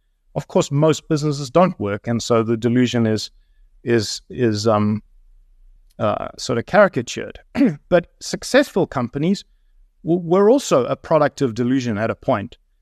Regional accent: South Africa; I think it's something I learned as a South African is an unbridled optimism

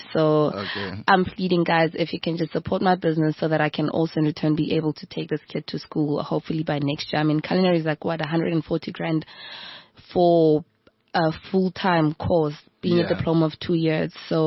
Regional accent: Pretoria, Gauteng, South Africa; So far, I've just been popping up in Pretoria.

